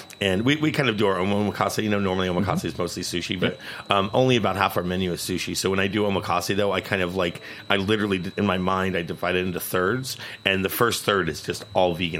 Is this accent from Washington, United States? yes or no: no; New York, United States; I'm a New Yorker, so it's not a pissing contest